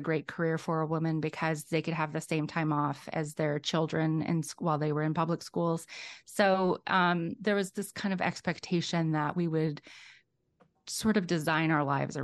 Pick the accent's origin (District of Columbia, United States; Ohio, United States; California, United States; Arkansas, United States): Arkansas, United States; Clinton; I grew up in Clinton, Arkansas. It's a small town of between 2,500 and 2,600 people on the southern edge of the Ozark Mountains in northern Arkansas.